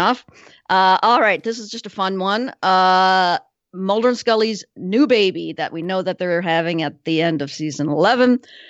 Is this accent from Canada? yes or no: yes; Canada; and I'm Canadian